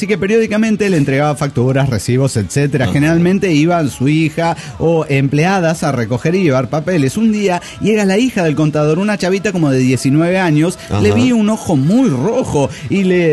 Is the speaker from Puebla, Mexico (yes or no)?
no; Chihuahua, Mexico; le dije que era chihuahueño de corazón